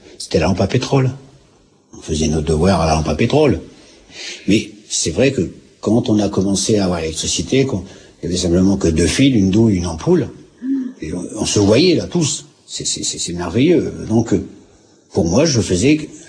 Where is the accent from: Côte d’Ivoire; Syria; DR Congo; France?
France; Hauts-de-France; Je suis pas du Midi. Je suis originaire de la Picardie, à quelques kilomètres d'Amiens, petit village de 2300 habitants.